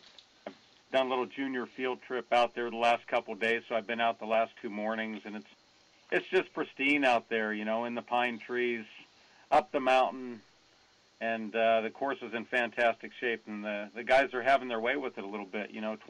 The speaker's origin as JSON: {"language": "English", "town": "Rocklin", "region": "California", "country": "United States", "tie": "born or raised there", "said": "You know, I grew up in the Rockland-Roseville area"}